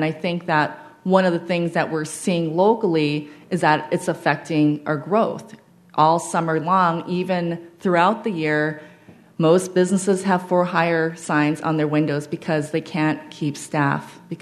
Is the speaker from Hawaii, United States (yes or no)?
yes; Honolulu, Hawaii, United States; I'm from Honolulu, Hawaii, and I spent most of my life living on the other coast, not the middle coast, of the United States.